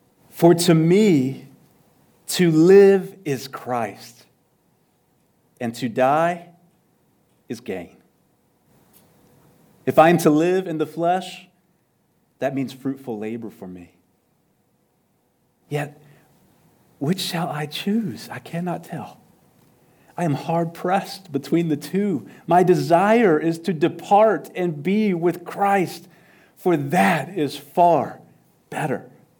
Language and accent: English; Texas, United States; now in Seguin, United States; Back where I grew up in West Texas, my pastor had these glasses with a cross on them